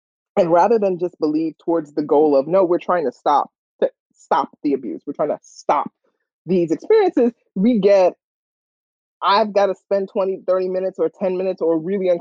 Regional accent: Far Rockaway, New York, United States; And I was part of, I'm from Far Rock. And this is a under-resourced neighborhood.

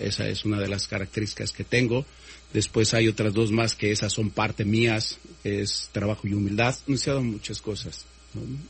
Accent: Mexico; Mexicano, tengo ahí medio cara de alemán, pero no, soy mexicano netamente

